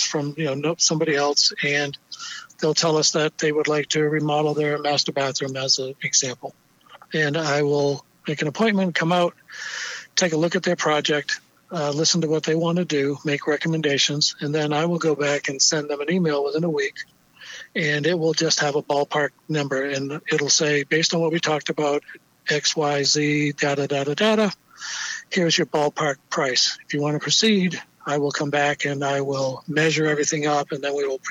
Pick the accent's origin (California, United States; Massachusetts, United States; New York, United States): Massachusetts, United States; Nantucket; When I grew up in Nantucket, you kind of did everything.